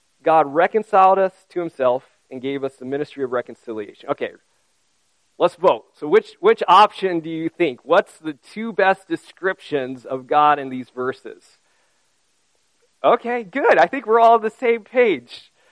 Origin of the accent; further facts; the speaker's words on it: Japan; So I grew up in Japan, and when I would travel back there